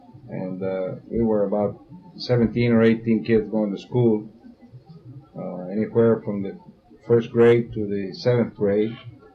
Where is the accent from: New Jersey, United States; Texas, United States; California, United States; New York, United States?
Texas, United States; San Diego; Mr. Solis, I was born in San Diego on October the 30th, 1928. And … born and raised here in Duval County, and so is … I have lived in this place all of my life.